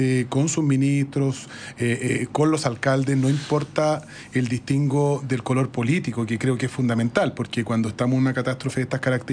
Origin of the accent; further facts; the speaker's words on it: Chile; somos chilenos y sabemos que son las características propias de nuestra identidad, de nuestra geografía